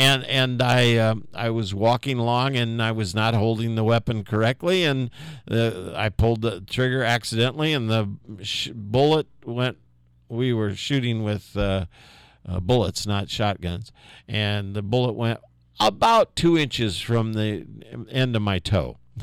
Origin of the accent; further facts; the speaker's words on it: Indianapolis, Indiana, United States; born there; I was born in Indianapolis, but I don't remember any of that.